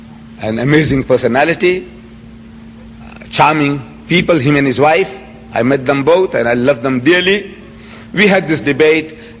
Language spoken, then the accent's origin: English; South Africa; I'm an Indian, of Indian extraction. I come from South Africa.